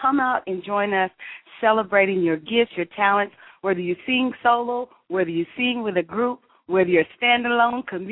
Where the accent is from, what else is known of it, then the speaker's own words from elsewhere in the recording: Denver, Colorado, United States; I was raised in Denver, Colorado, and my daddy was one of those that opened up the neighborhood with the grill